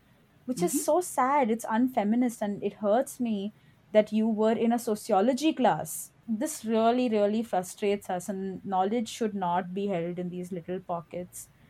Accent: South India, India; because I'm South Indian and I will not do that again.

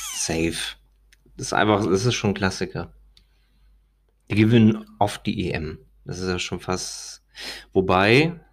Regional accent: Albania; now in Hamburg, Germany; Ist bei uns in Albanien nicht so. Da gibt es kein Shampoo. Das ist das Problem. Ja, doch, gibt's schon, aber es ist halt anders. Also hier in Hamburg

